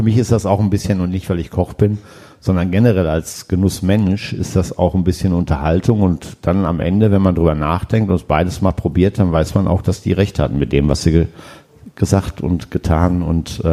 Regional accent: Dortmund, North Rhine-Westphalia, Germany; now in Mainz, Germany; Ich bin Westfale. Ich komme aus Dortmund ursprünglich. Lebe jetzt seit 26 Jahren in Mainz.

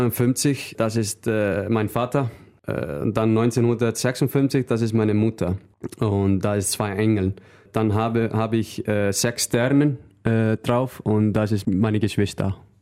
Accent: North Iceland, Iceland; German is a second language; In meiner Heimat ist 2 Mannschaften. Ja, meine Heimat ist nur 18.000, aber trotzdem ist 2 Handballmannschaften da. Und ich möchte etwas für Jugend machen als Trainer. Ich finde das wichtig, weil mein Verein in Nordisland habe nicht so viel Geld.

